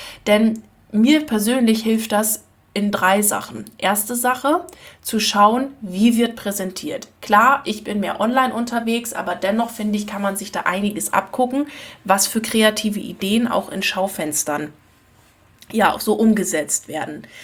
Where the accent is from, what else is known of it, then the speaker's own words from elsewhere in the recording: Lower Saxony, Germany; dass ich ja ursprünglich vom Land komme. Ich komme ja aus Ostfriesland und ich habe das schon früher als Jugendliche gehasst wie die Pest, dass nirgendswo irgendwas los war.